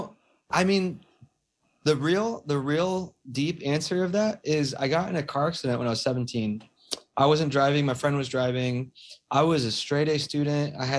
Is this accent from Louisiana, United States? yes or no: no; California, United States; those two communities, you know, growing up in California